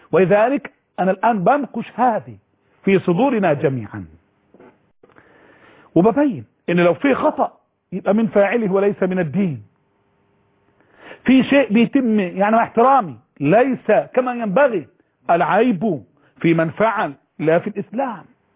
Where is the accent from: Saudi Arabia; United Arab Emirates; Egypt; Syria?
Egypt; بلهجتنا المصريين